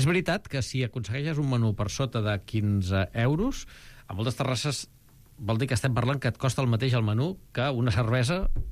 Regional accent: Barcelona, Catalonia, Spain; jo que he nascut a Barcelona, he viscut tota la vida a Barcelona

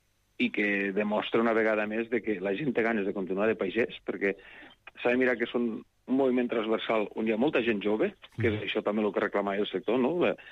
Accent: Lleida, Catalonia, Spain; penseu els que som de Lleida, tenim la franja al costat

